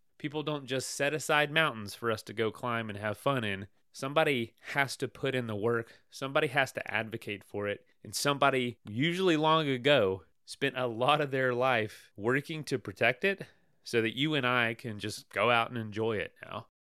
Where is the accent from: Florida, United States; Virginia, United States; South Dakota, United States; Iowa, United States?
Florida, United States; I'm from Florida. A lot of y'all know